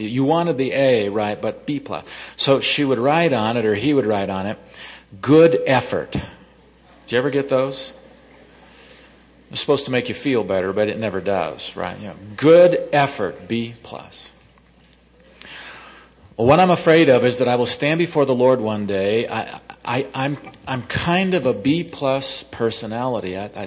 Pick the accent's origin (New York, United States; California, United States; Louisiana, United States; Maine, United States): California, United States; I'm from California, you know. If you walk, you also swim there.